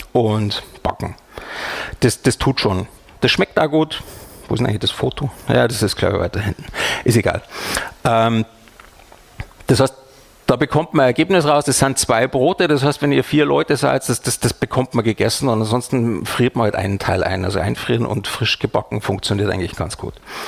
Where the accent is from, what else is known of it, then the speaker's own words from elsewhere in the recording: Bavaria, Germany; moved away as an adult; Ich bin ja eben gebürtiger Bayer. Wir werden großgezogen mit Laugenbrezeln, mit Salz. Die kriegt man bei uns schon lutschend als Baby im Wagen. Und bin dann vor 10 Jahren, glaube ich, umgezogen nach Hessen.